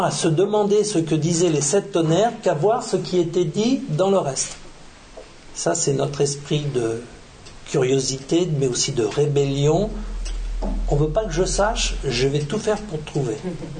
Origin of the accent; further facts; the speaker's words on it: Saint-Mandé, Île-de-France, France; born there; Je suis né à Saint-Mandé, à l'hôpital militaire Béraud.